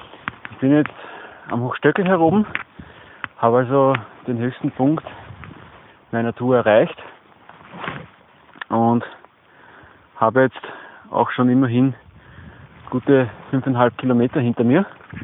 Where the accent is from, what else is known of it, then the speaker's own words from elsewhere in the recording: Breitenfurt, Lower Austria, Austria; Ich bin heute unterwegs in meiner Heimatgemeinde Breitenfurt